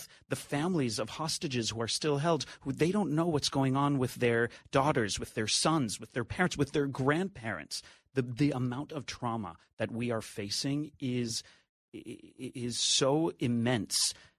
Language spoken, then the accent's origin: English; United States; As an American, I don't understand how the U.S. hasn't gone in there to rescue our American citizens.